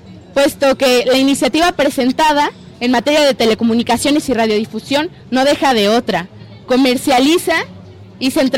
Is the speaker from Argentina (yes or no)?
no; Mexico; como joven, como mexicana, como una persona con proyectos